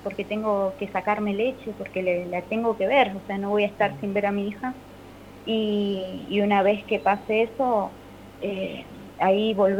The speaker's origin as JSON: {"language": "Spanish", "town": "San Lorenzo", "region": "Santa Fe", "country": "Argentina", "said": "Yo soy de ahí, de Barrio Centro, y ahora estaba hace unos meses allá en Beltrán, porque tengo negocio."}